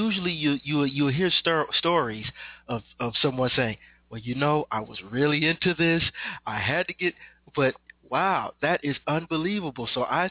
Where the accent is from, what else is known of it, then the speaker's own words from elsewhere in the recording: Chicago, Illinois, United States; I grew up on the South Side of Chicago, and I grew up.